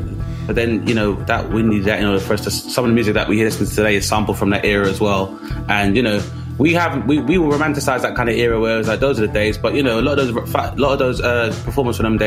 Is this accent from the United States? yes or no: no; Milton Keynes, South East England, United Kingdom; from Milton Keynes